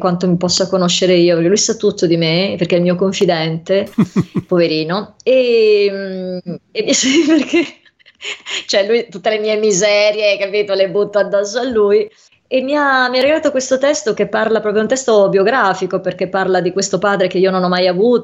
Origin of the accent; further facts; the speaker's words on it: Venice, Veneto, Italy; vabbè a parte io sono veneziana